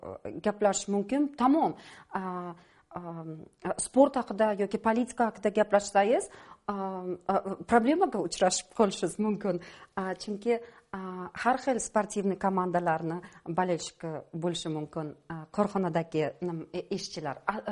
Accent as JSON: {"language": "Uzbek", "town": "Samarkand", "region": "Samarqand Region", "country": "Uzbekistan", "tie": "born or raised there", "also_born_or_lived": "Bukhara / Tashkent", "said": "Asli bizlar Buxorolik. Men Buxoroda tug'ilganman, lekin Samarqandda o'sganman. Keyin Toshkentga ko'chganmiz. Ishlar bilan, o'qishlar bilan Toshkentga ko'chganmiz."}